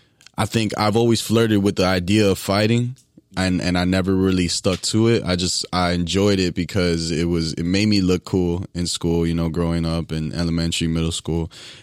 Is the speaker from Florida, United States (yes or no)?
yes; Miami, Florida, United States; I jumped around. I jumped around Kendall to Coral Gables to Coral Gables to... back to Kendall